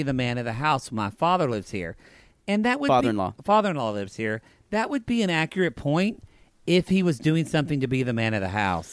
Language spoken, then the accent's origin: English; the South, United States; But Poodle and I come from the South where there still are men.